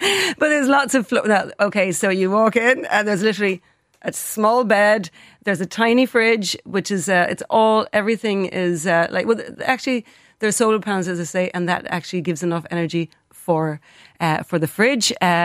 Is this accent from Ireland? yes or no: yes; Wexford, Leinster, Ireland; moved away as an adult; now in Dingle, Ireland; I'm originally from Wexford, but I moved to Dingle about 32 years ago.